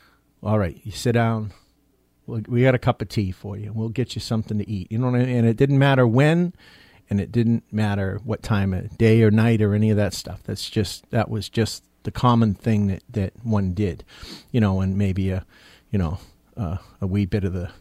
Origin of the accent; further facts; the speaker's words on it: Dover, United States; my mother grew up on the farm that was really a couple hundred yards from where I grew up on Toll End Road in Dover, my grandparents' farm, Pat and Annie McCarthy